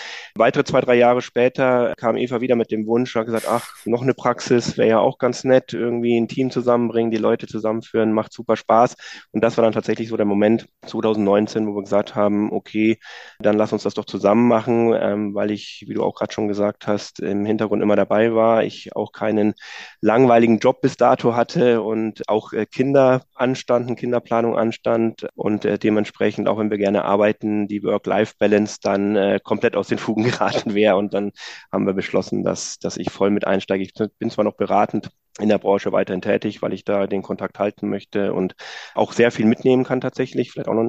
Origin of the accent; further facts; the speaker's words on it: Bavaria, Germany; und kommen tatsächlich auch gebürtig aus der Ecke grob, also so Oberpfalz.